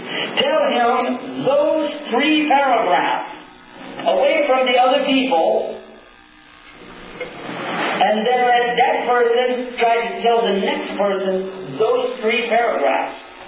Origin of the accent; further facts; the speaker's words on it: Cleveland, Ohio, United States; born there; now in Texas, United States; I was born in Cleveland, Ohio. Shh. So I am a Buckeye. I am from this state, originally. But I got out of here as quick as I could.